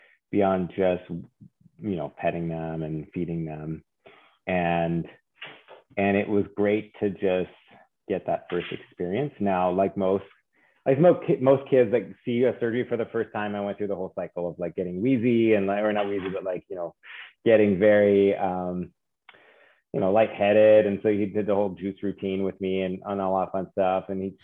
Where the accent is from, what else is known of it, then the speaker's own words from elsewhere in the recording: Canada; first language French; English is a second language; I am French Canadian.